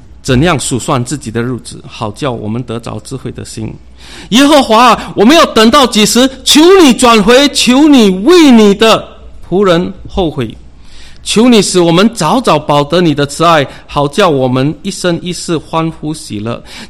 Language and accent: Chinese; China; 我是身为中国人呢